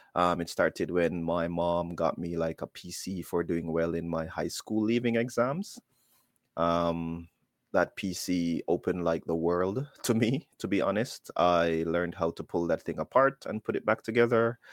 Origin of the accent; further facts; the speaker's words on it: Kingston, Jamaica; now in Japan; I am from Kingston, Jamaica, and I'm living in Japan for a few years now.